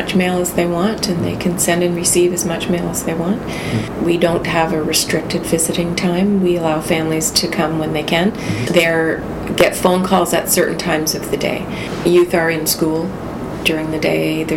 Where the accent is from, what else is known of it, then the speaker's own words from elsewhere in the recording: Kingston, Ontario, Canada; I was originally from Kingston, grew up here, and wanted to return home